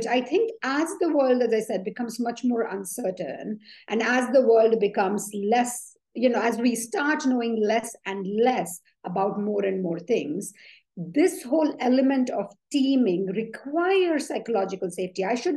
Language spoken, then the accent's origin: English; Mumbai, Maharashtra, India; So I was born and brought up in Mumbai. It used to be called Bombay then.